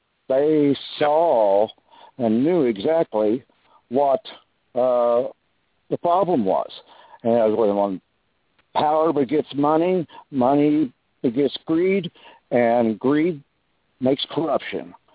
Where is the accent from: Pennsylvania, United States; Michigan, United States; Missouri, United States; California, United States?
Missouri, United States; Oh, yes. I'm from Missouri